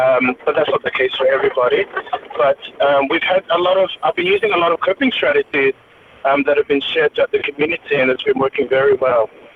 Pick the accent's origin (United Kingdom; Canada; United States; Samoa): Samoa; also born or lived in Auckland, New Zealand; now in Australia; So I'm a New Zealand born Samoan, raised in Samoa, but now living in Australia. So I was born in Auckland, New Zealand, raised a little bit in New Zealand, then Australia, and then my early 20s spent that in Samoa